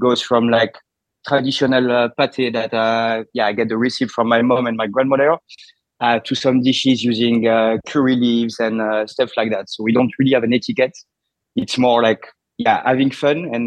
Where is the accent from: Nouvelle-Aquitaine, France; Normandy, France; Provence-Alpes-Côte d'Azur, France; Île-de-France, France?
Nouvelle-Aquitaine, France; Bordeaux; English is a second language; moved away as an adult; I was working in fine dining restaurants in Paris, in Bordeaux, my hometown. And then I traveled to the US for a year to learn how to speak properly English.